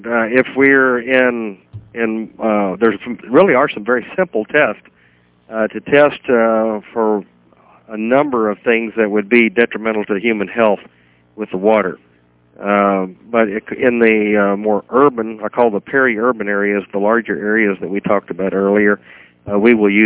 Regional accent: United States; we tried to, as an American, think that we could do it better ourselves

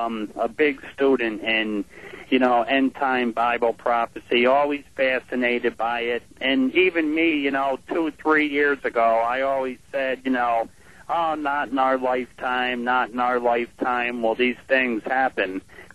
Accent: Albany, New York, United States; I'm born and raised in Albany, New York, but, you know, all of the, it's the capital of New York

